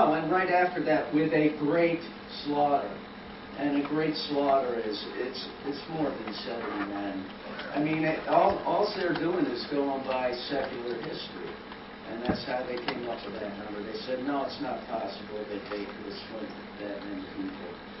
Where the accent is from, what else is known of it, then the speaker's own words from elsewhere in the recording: Chicago, Illinois, United States; Well, I'm from Chicago, and when you're from Chicago, all the surrounding areas